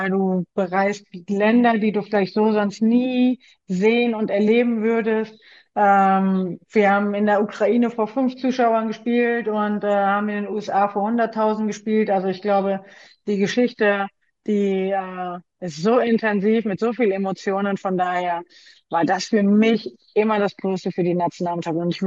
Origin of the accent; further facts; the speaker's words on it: Düsseldorf, North Rhine-Westphalia, Germany; born there; now in Cologne, Germany; Lebe in Köln, ich komme zwar gebürtig aus Düsseldorf, aber war immer schon irgendwie Köln-Fan